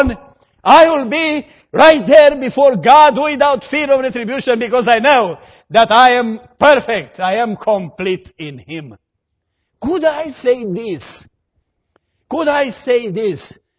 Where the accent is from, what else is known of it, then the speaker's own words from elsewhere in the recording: Australia; When things go well, I'm an Aussie.